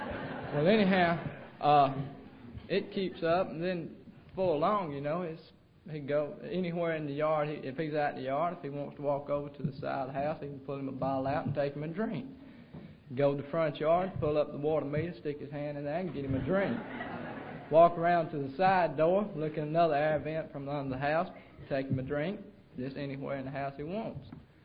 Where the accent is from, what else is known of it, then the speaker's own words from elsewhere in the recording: Phenix City, Alabama, United States; Really, I'm from Phoenix City. That's just, I open my back door and I see Columbus's front yard.